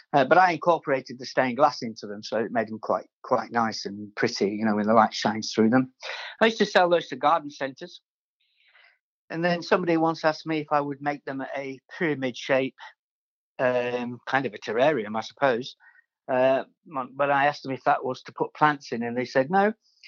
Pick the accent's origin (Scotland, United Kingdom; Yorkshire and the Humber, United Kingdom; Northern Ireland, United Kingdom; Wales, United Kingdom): Yorkshire and the Humber, United Kingdom; Barnsley; born there; Well, I was born here in Barnsley, where I am at the moment, in South Yorkshire, a long, long time ago, 19. Yeah, I'm really old.